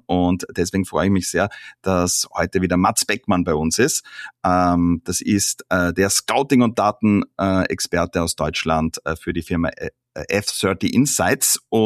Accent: Austria; als Österreicher

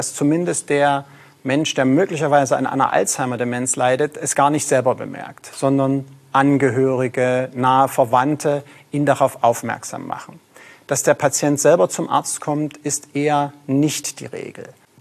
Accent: Leipzig, Saxony, Germany; born there; Ich bin in Leipzig geboren, habe auch in Leipzig an der dortigen Universität Medizin studiert

